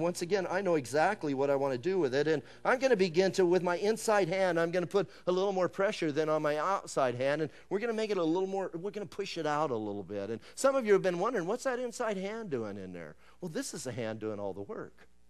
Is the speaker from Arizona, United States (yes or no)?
yes; Bisbee, Arizona, United States; I'm from Bisbee, Arizona. You know, going to Tucson was huge.